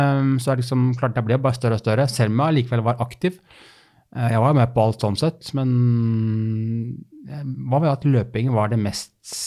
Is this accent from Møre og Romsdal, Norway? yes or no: no; Oslo, Norway; also born or lived in Bærum; jeg er født på Bærum sykehus, og har egentlig bodd i Bærum Oslo hele tiden, faktisk.